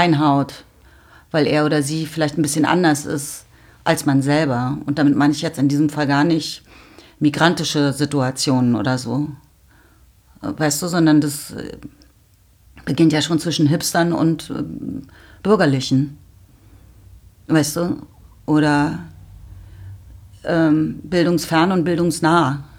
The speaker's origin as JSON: {"language": "German", "region": "Berlin", "country": "Germany", "tie": "born or raised there", "said": "gerade in Berlin seiend, was meine Heimat ist"}